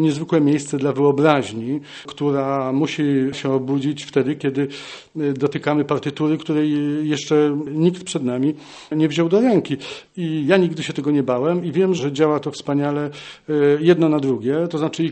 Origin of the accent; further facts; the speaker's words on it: Silesian Voivodeship, Poland; przecież i niedaleko Katowic się urodziłem i niedaleko Katowic chodziłem do szkoły. Tam studiowałem